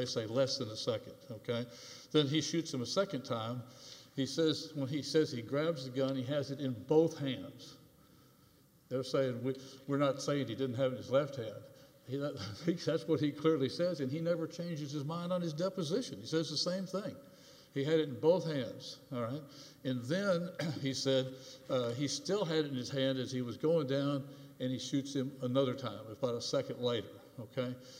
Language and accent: English; Fort Worth, Texas, United States; from Fort Worth and representing the plaintiffs.